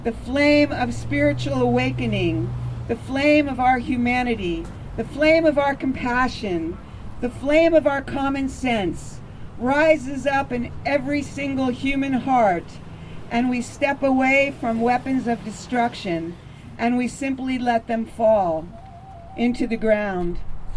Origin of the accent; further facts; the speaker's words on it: New Mexico, United States; we followed the footsteps of the bomb from my home state of New Mexico on July 14th, where it was first tested.